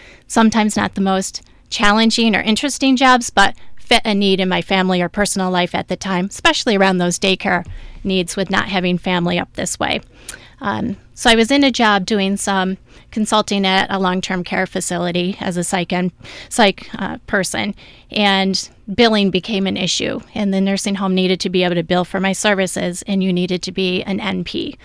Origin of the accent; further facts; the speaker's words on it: Corning, New York, United States; now in Canandaigua, United States; So I am actually originally from the Southern Tier down in the Payne and Post Corning area, came up to Rochester to do a more college education and haven't left. Currently, my husband and I live in Canandaigua.